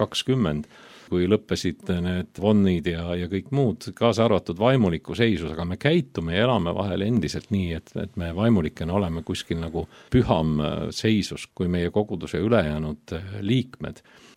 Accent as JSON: {"language": "Estonian", "town": "Saue", "region": "Harju County", "country": "Estonia", "tie": "born or raised there", "said": "kui ma olin noore mehena Tallinnast või siis Tallinna lähedalt Sauelt, kus ma üles kasvasin, kolinud Pärnu Jaagupisse"}